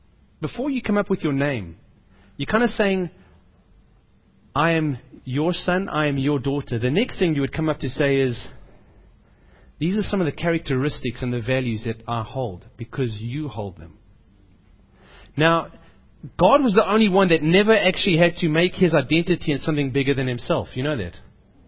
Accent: South Africa; You know, when people walk around, it is kif when we come from South Africa.

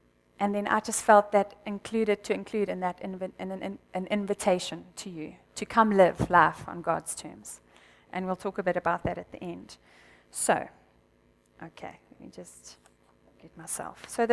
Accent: Pretoria, Gauteng, South Africa; first language Afrikaans; English is a second language; Coming from a place of being raised in a Dutch Reformed church, I'm Afrikaans. We grew up in Pretoria.

